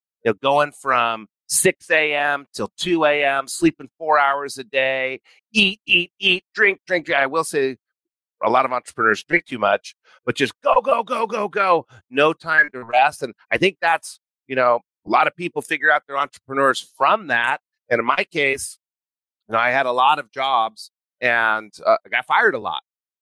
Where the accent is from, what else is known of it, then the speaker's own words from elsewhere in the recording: New Mexico, United States; and I grew up in New Mexico. There wasn't a whole lot of entrepreneurship that I was surrounded by.